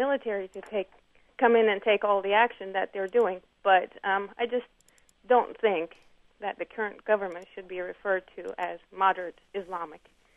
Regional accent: Istanbul, Turkey; English is a second language; moved away as an adult; now in United States; I'm Turkish American. I lived in Turkey for 20 years, and Tayyip Erdogan was our mayor of Istanbul, and the kind of actions he took were definitely not moderate.

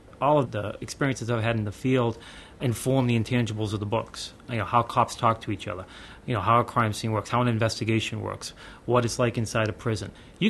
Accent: Boston, Massachusetts, United States; Didn't really want to go to New York, mostly because I was from Boston.

